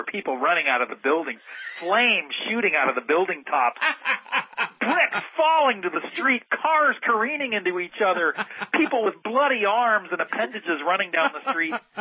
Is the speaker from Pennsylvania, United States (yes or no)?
no; California, United States; now in New York, United States; And what's interesting as a Californian is it felt completely different from the kind of quakes they have out in California.